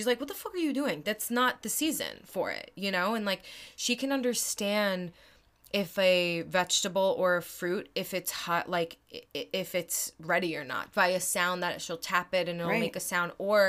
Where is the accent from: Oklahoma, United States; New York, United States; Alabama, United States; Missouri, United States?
New York, United States; I'm a New Yorker through and through.